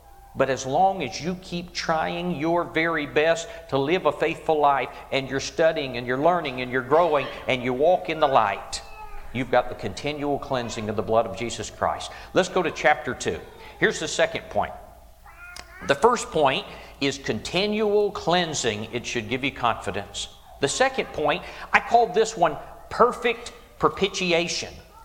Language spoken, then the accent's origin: English; South Carolina, United States; I'm from South Carolina. I've just come here.